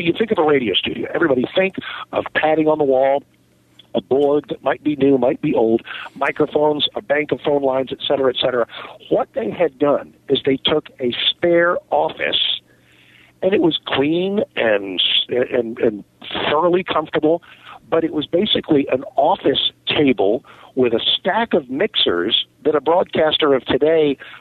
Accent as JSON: {"language": "English", "region": "Maryland", "country": "United States", "tie": "born or raised there"}